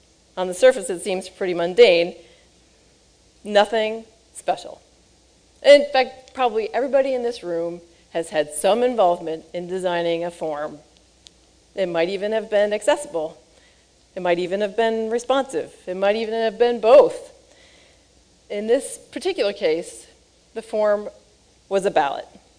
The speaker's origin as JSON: {"language": "English", "region": "Michigan", "country": "United States", "said": "As a Michigander, I can safely say that we are among the least smug people in the world"}